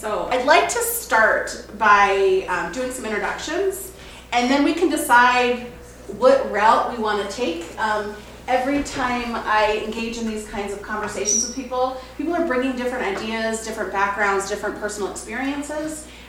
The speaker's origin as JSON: {"language": "English", "region": "Florida", "country": "United States", "also_born_or_lived": "Fargo, North Dakota", "said": "So I come from Florida originally, so going to North Carolina is taking me closer back home, but here I'm by way of a three-day drive from Fargo, North Dakota."}